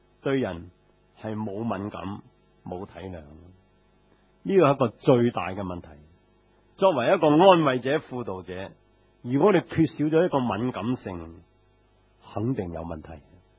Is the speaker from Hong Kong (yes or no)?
yes; Hong Kong; 这个神学是今天我们香港人很通行的一个神学观念